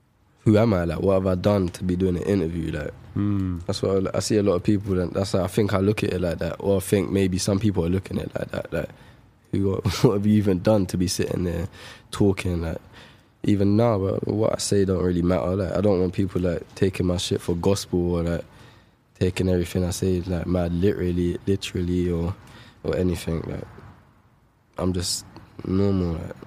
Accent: Shepherd's Bush, London, United Kingdom; I'm doing Shepherd's Bush. It's my hometown, and it's a smaller show, but I prefer it like that anyway.

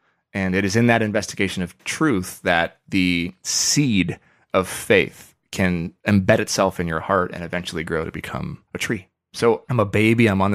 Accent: Oregon, United States; Because I grew up in Oregon and you couldn't have been farther away.

